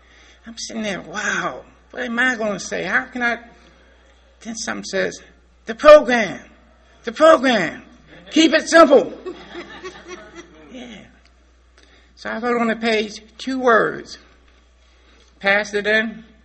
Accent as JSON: {"language": "English", "town": "Baltimore", "region": "Maryland", "country": "United States", "lives_now": "West Virginia, United States", "said": "I'm originally from Baltimore, and we say Baltimore, Maryland. And I've been staying up in West Virginia for the last few years, and they call that God's country."}